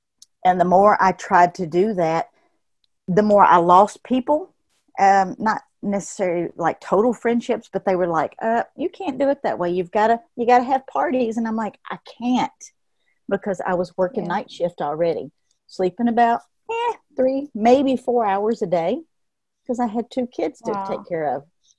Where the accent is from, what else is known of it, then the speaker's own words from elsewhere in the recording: Kentucky, United States; I am from Kentucky. I've lived here most of my life.